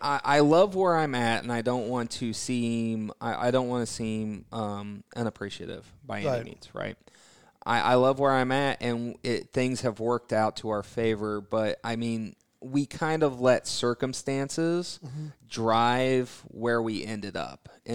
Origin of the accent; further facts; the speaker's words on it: Kansas, United States; So coming back to Kansas, I bought an office in my hometown that was abandoned so I could get it for cheap.